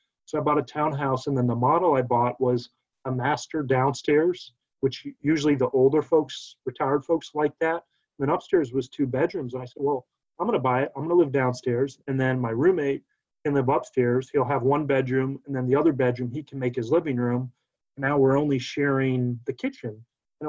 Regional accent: North Carolina, United States; I was from North Carolina, but traveling all around the world.

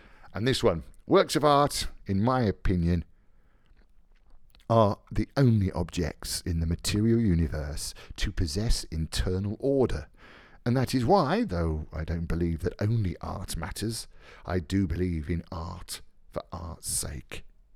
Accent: Birmingham, West Midlands, United Kingdom; now in London, United Kingdom; Mind you, I'm in London, you know what I mean? I'm from Birmingham originally, so.

